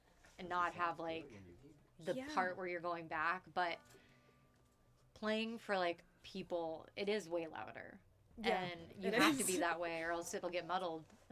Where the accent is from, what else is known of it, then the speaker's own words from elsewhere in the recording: Arizona, United States; I was raised in Arizona.